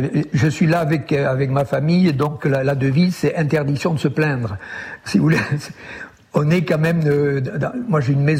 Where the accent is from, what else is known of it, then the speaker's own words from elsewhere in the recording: Vielmur-sur-Agout, Occitanie, France; Donc je suis installé sur un coteau au-dessus de mon village natal, au-dessus de la vallée de la Goutte. Le village natal s'appelle Vielmur.